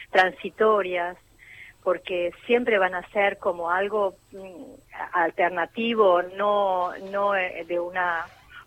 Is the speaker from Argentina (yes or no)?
yes; Argentina; lo que nos está pasando como argentinos